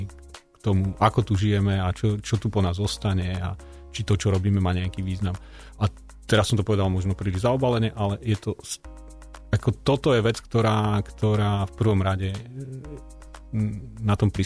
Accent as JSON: {"language": "Slovak", "region": "central Slovakia", "country": "Slovakia", "said": "Áno, ja pochádzam zo stredného Slovenska, takže ja cestujem cez Bystricu sem tam občas, keď idem navštíviť rodinu."}